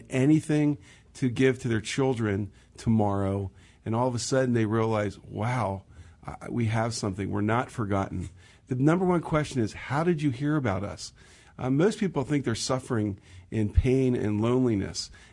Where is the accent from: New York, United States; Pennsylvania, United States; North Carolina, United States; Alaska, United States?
Pennsylvania, United States; Elizabethtown; Fred and I grew up in the Elizabethtown area.